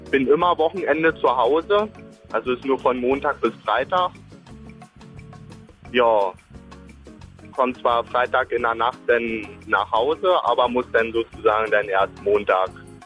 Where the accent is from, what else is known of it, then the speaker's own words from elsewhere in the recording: Berlin, Germany; Ich komme aus Berlin-Friedrichshain, richtig.